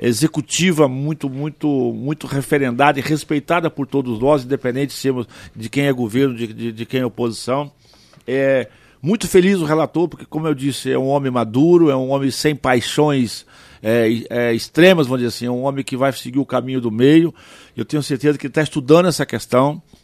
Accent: Conceição do Castelo, Espírito Santo, Brazil; now in Venda Nova do Imigrante, Brazil; eu sou natural do município de Conceição do Castelo, lá nas montanhas do Espírito Santo, e hoje moro no município vizinho de Venda Nova.

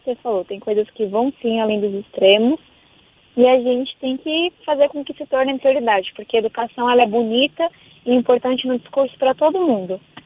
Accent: São Paulo, Brazil; eu venho da periferia de São Paulo

